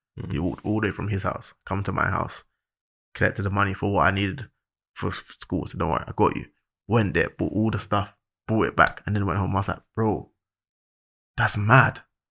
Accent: London, United Kingdom; I'm from South London

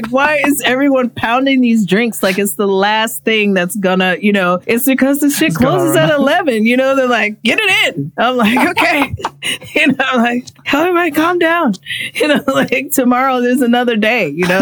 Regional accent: Los Angeles, California, United States; I'm from Los Angeles as well. Everybody's like, ooh, LA. Everybody loves LA, right? So yeah, I think the fact that I was from LA has always helped me, no matter where I've been.

